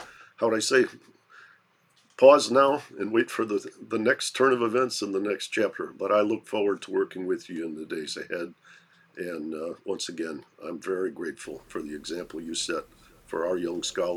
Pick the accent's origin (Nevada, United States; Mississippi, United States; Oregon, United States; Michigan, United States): Michigan, United States; Detroit; I mentioned at the outset that you and I grew up in Detroit